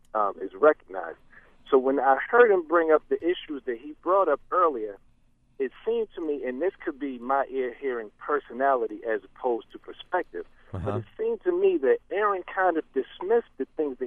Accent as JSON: {"language": "English", "town": "New York City", "region": "New York", "country": "United States", "said": "I'm from a community much like the one Jamal speaks of. I'm from the Bronx, which is a heavily Latino, Puerto Rican, Dominican."}